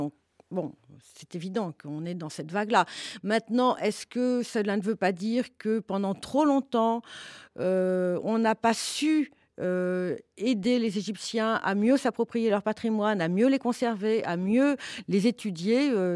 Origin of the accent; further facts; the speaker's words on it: France; là, je parle en tant que Française